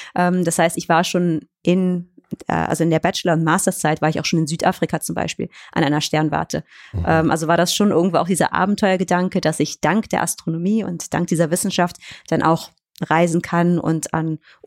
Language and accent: German; Cologne, North Rhine-Westphalia, Germany; ich komme ja aus Köln